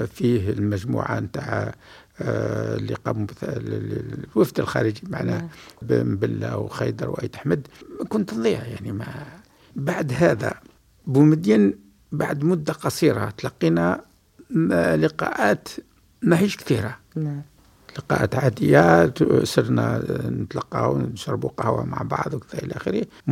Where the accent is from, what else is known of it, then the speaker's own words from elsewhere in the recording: Algeria; وأنا جزائري وكذا وعندي نحمل شهادات كذا